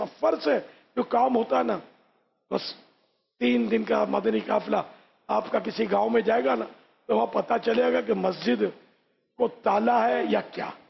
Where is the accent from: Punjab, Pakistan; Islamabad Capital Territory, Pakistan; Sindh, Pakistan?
Sindh, Pakistan; Karachi; born there; میں کراچی میں پیدا ہوا ہوں، اگرچہ ہم لوگ مہمان ہیں، ہمارے باپ دادے ہجرت کر کے آئے تھے